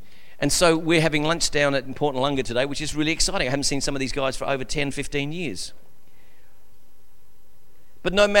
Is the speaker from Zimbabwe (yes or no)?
no; Christie's Beach, South Australia, Australia; I mean, I remember growing up in Christie's Beach, and everyone in the street knew everybody.